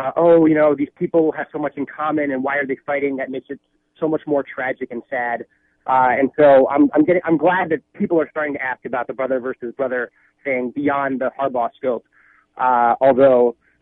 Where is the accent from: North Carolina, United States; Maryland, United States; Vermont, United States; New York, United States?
Maryland, United States; we're both from Maryland, which was a split state.